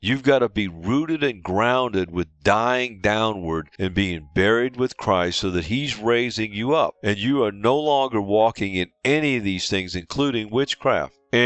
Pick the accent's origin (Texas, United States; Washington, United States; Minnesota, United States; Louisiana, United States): Louisiana, United States; New Orleans; I grew up in New Orleans where there's so much of this hate witchcraft and shops down there in the French Quarter